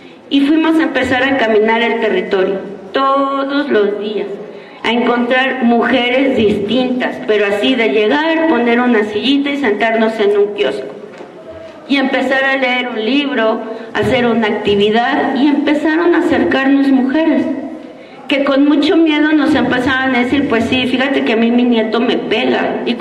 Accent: Mexico City, Mexico; soy de la Ciudad de México y luego pues, sí se me salen las groserías así

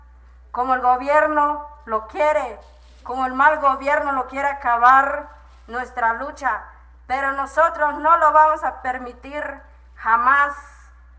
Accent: Nueva Victoria, Chiapas, Mexico; Mi pueblo es Nueva Victoria, que es el pueblo donde vivía el compañero Galeano.

